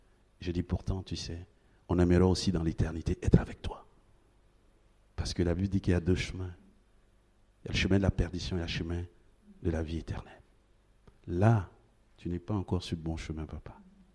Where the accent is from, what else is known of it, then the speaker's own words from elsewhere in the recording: Côte d’Ivoire; moved away; en Côte d'Ivoire, c'est mon pays d'origine, mes parents y vivent